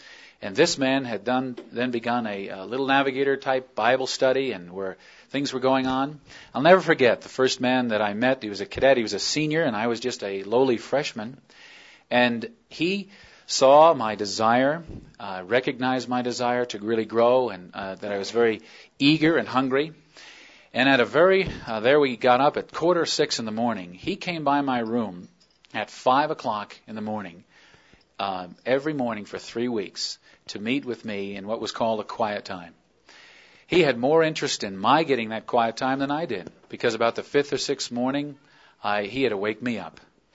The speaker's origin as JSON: {"language": "English", "region": "New Jersey", "country": "United States", "tie": "born or raised there", "said": "I grew up in New Jersey. That's a state way on the other end."}